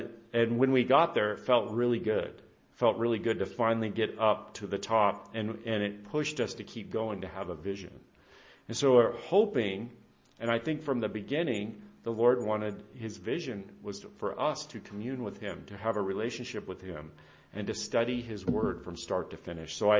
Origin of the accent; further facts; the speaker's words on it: Colorado, United States; We're from Colorado. You might think, well, we've got higher mountains.